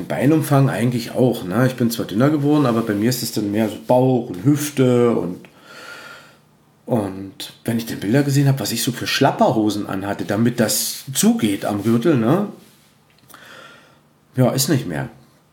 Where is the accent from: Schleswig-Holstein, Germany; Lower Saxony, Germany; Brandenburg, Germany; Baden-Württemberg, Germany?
Brandenburg, Germany; Cottbus; now in Peitz, Germany; also ich wohne ja in Peitz, Tono, bei uns in Cottbus, wo ich arbeite und wo meine Heimatstadt ist